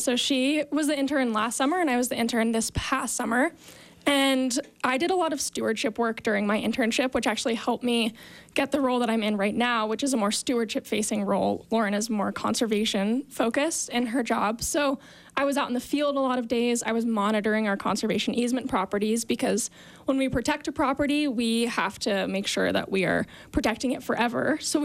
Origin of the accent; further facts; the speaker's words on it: Boulder, Colorado, United States; now in Park City, United States; I grew up in Boulder, Colorado, and I received a BA in Environmental Earth Sciences from Dartmouth, and I moved to Park City right after I graduated to ski patrol.